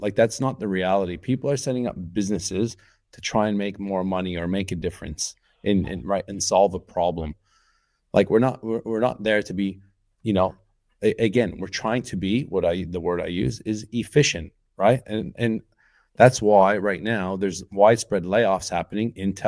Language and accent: English; Canada; we're not ones to put on heaters in this country because we're from Canada originally